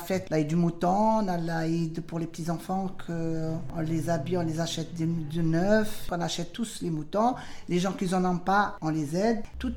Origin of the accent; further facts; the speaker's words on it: Algeria; moi, je suis algérienne, je suis musulmane.